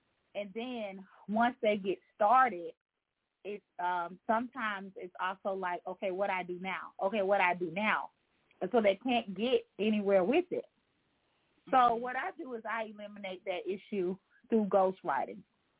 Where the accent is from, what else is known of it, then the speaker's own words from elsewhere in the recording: Alabama, United States; now in Montgomery, United States; I live in Montgomery, Alabama. I'm from Sumter County, Alabama. So, if you know where Sumter County is, you know, I always show some love. It's a rural area